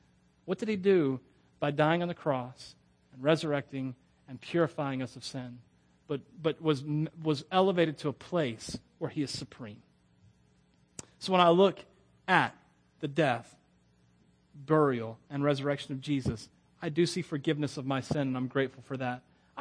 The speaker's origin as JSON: {"language": "English", "town": "Wauchula", "region": "Florida", "country": "United States", "said": "I'm from Wachula. Did you carry him up to the Walmarts? That's how we talk."}